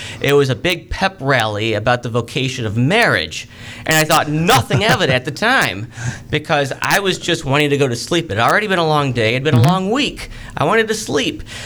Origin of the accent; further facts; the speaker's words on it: St. Louis, Missouri, United States; as I mentioned, I grew up in St. Louis, so in 1999, Pope St. John Paul II said Mass at the TWA Dome